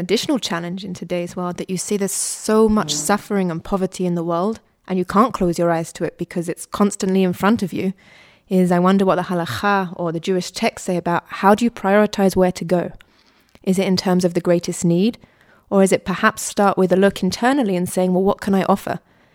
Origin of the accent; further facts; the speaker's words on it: London, United Kingdom; I mean, I'm originally from London, so maybe in London, to be poor in London might mean you don't have a television